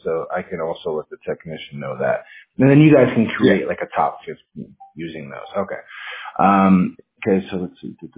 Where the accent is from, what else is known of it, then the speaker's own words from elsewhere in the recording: Washington, United States; Yeah, I'm from Washington State, so I mean I'm used to the rain